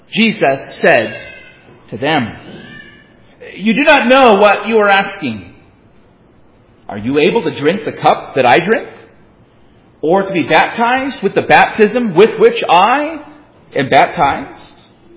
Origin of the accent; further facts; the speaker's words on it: United States; I'm speaking as an American.